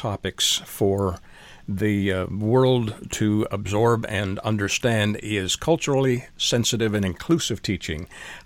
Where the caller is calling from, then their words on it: United States; I am calling from the United States